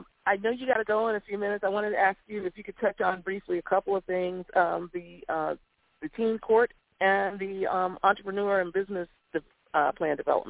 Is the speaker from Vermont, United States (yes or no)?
no; Pine Hills, Florida, United States; I grew up in Pine Hills and I live in Pine Hills and everything like that.